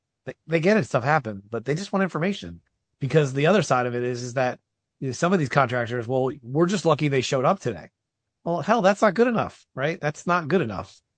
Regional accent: New Jersey, United States; I'm from Jersey, so I can only imagine the whole 70s disco thing.

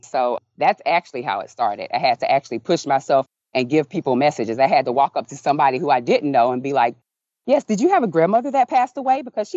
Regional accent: Florida, United States; I was in Fort Lauderdale because I'm originally from Florida.

